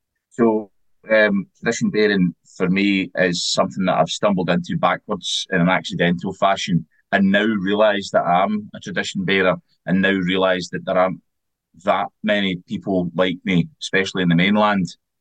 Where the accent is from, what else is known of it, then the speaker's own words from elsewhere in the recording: Cowal, Scotland, United Kingdom; also born or lived in Glasgow; I'm not a first language Gaelic speaker. As a child growing up in Cowell, I didn't have the language or culture passed down by my parents